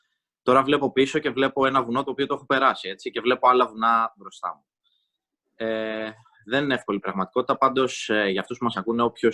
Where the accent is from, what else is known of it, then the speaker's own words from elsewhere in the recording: Rhodes, South Aegean, Greece; εγώ είμαι κατάγομαι από τη Ρόδο και έχω καταγωγή και από την Κάρπαθ. Είμαι πολύ περήφανος γι' αυτό